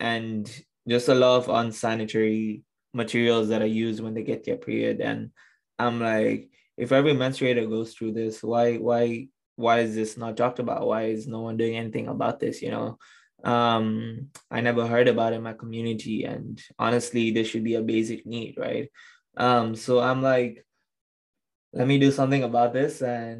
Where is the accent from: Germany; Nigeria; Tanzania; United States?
Tanzania; born there; also born or lived in Kenya; I come from a background, I was born in Tanzania, studied in Kenya, of Indian descent.